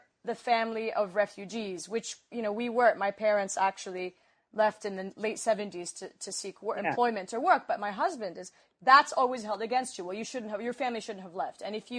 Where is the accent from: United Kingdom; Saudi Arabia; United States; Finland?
Saudi Arabia; moved away as an adult; also born or lived in Kuwait; I was born in Kuwait and raised in Saudi Arabia and then came here when I was, you know, in college and so on.